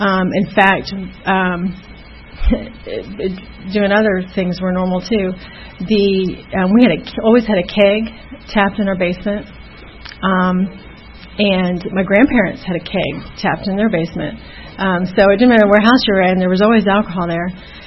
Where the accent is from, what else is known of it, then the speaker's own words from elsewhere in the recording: Ohio, United States; But anyway, I grew up in Ohio